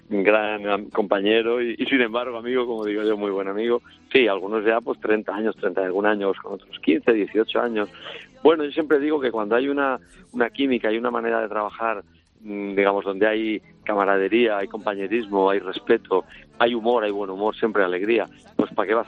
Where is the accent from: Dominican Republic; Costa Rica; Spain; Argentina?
Spain; Soy un español medio, digamos.